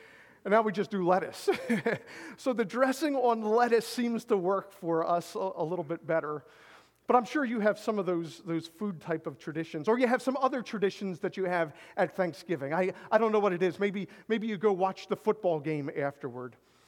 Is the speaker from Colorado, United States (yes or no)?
no; Gibraltar, Pennsylvania, United States; I grew up in Gibraltar, Pennsylvania. It's close to Birdsboro. It's really back in the sticks.